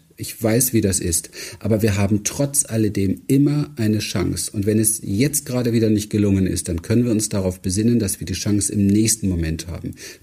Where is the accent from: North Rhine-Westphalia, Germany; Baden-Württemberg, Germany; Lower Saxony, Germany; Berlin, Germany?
Berlin, Germany; Das fing an mit sehr schwerer Kindheit. In Berlin übrigens. Ich bin in Berlin Wedding aufgewachsen, Gesundbrunnen, habe in den Mülltonnen gespielt.